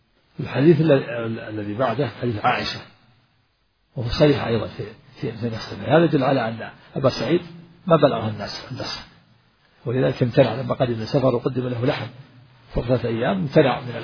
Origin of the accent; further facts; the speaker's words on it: Najd, Saudi Arabia; وكان هذا إلى عهد قريب عندنا في نجد هنا يملحون. كنت وأنا صغير أدرك هذا